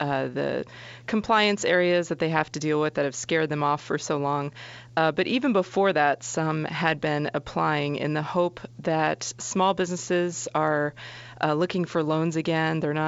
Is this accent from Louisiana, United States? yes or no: no; Florida, United States; I mean, even where I grew up in Florida, the banks that I used to talk to there as a reporter are down to at least half at this point.